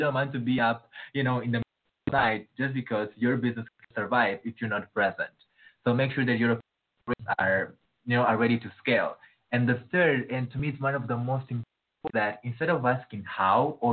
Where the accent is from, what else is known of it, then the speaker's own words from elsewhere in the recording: Mozambique; Here. I'm from Mozambique. It's a beautiful country in Southeast Africa.